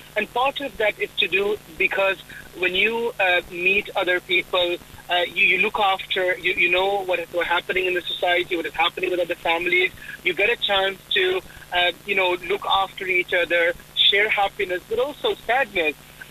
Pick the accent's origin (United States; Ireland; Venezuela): Ireland; So for us, it's celebrating our dual identities, being Muslim but also being Irish at the same time.